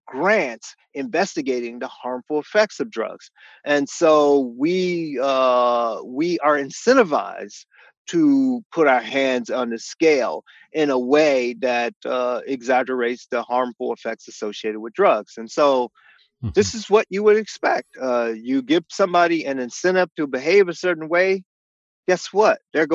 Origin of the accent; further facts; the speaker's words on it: Miami, Florida, United States; Yeah, so I grew up in Miami in the 1960s, 1970s, and the early 80s.